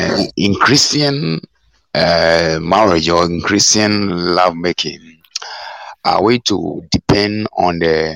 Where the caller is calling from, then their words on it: Ghana; I'm calling from Ghana.